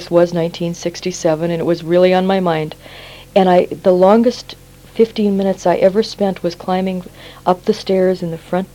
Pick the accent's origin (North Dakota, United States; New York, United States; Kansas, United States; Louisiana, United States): North Dakota, United States; I went to school in small towns in outstate North Dakota, and there weren't very many female role models in any of those towns.